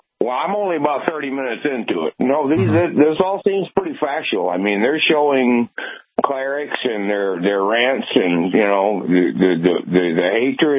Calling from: Michigan, United States; Northern Michigan, just by the Thunder Bay, south of the Mitten.

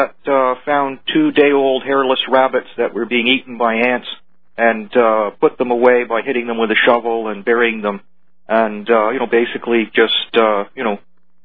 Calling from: Ontario, Canada; I'm calling from Ontario, Canada.

